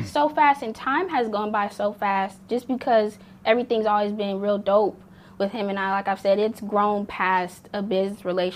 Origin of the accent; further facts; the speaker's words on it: Compton, California, United States; I'm originally from Compton, and Compton, it'll kind of chew you up and spit you out.